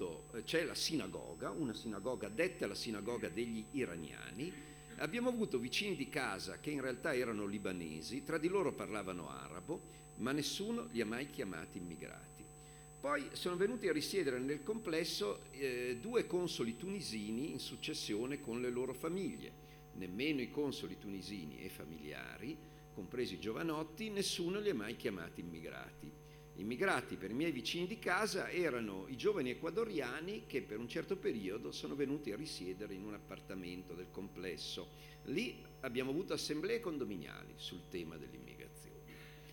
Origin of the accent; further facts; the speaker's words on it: Piedmont, Italy; now in Milan, Italy; Io sono piemontese, ma vivo a Milano da oltre 30 anni, ahimè trascinato lì per matrimonio. E nel mio quartiere di periferia c'è la scuola giapponese.